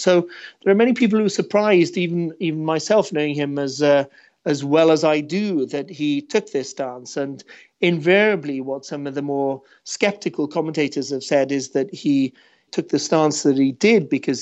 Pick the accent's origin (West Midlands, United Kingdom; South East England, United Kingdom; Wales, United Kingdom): Wales, United Kingdom; I'm a Welshman